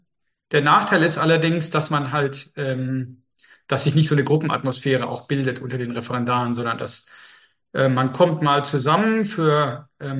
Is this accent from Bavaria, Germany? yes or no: yes; Erlangen, Bavaria, Germany; Ich habe es tatsächlich auch in Erlangen angefangen, wo ich aufgewachsen bin, habe auch bei meinen Eltern noch gewohnt, weiterhin.